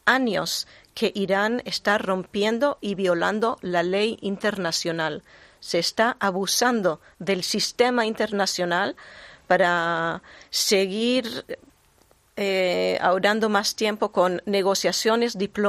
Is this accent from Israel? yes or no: yes; Jerusalem, Jerusalem District, Israel; born there; Spanish is a second language; Y mis padres se mudaron a Israel y yo nací en Jerusalén.